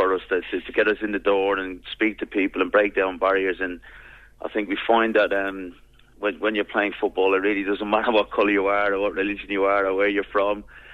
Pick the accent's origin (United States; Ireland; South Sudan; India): Ireland; Dublin, Leinster; moved away; I moved away from Dublin 20 years ago. I'm Dublin and I'm very, very proud. And there wasn't a lot of black faces around when I was growing up as a kid in the Ballybock area, Clonliffe Road area. And now I come home to Dublin, and I'm in Dublin quite a bit now